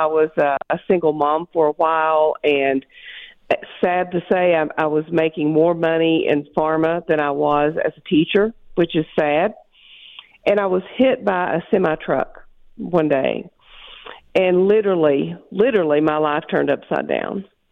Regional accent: Kentucky, United States; now in New Mexico, United States; I'm sure you can tell by my accent, I'm not from New Mexico.

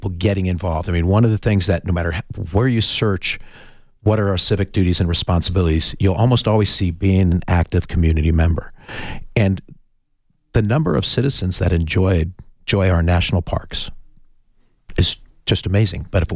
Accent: Oro Valley, Arizona, United States; the mayor of the town of Oro Valley, my hometown.

